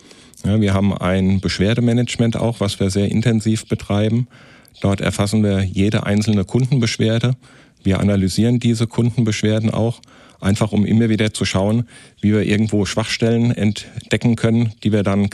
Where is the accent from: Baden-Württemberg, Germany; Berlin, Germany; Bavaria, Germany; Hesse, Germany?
Hesse, Germany; bei uns im Rheingau